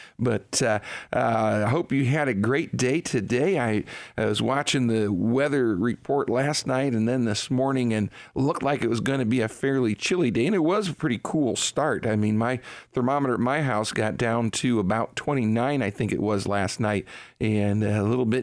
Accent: Ohio, United States; also born or lived in Samoa; I was born and raised here in Northeast Ohio

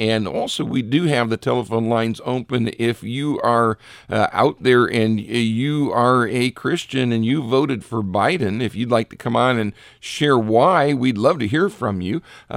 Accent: Richfield, United States; I worked the elections there in my hometown, Richfield, and it was a long day.

